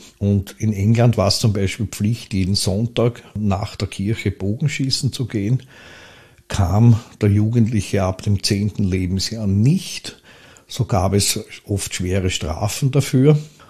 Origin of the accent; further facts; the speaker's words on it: Pressbaum, Lower Austria, Austria; ich bin aufgewachsen im Pressbaum